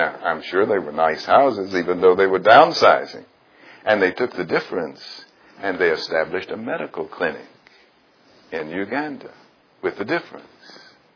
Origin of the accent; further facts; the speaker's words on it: Jackson, United States; when I was growing up in Jackson, there were four boys and we were in one bedroom.